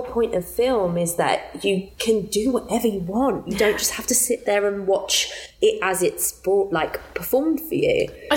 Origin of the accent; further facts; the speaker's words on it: London, United Kingdom; because I'm from Southeast London.